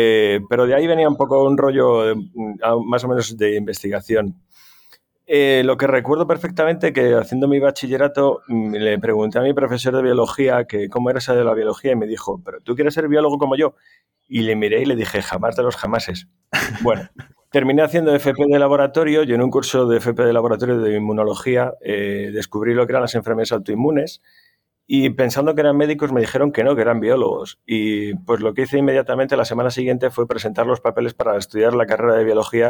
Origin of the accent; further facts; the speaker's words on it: Madrid, Community of Madrid, Spain; siempre lo digo que soy de Carabanchel, ¿vale?